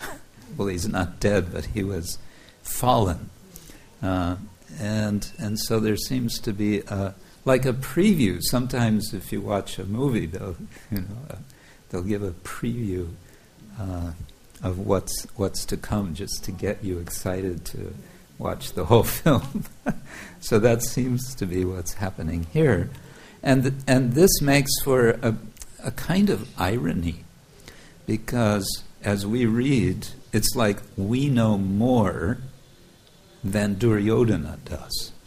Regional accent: United States; We always learned when I was growing up in America, it was all about, you know, the glories of the American Revolution

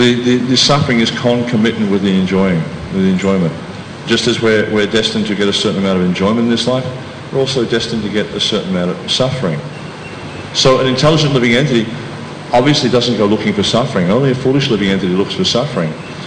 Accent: Australia; As I mentioned, you know, I come from Australia

